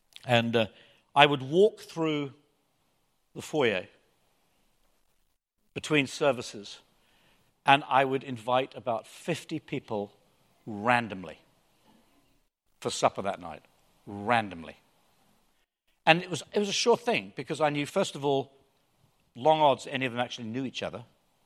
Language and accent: English; England, United Kingdom; now in United States; Celia and I came from England in 1980, admittedly it was to California, which has its own DNA.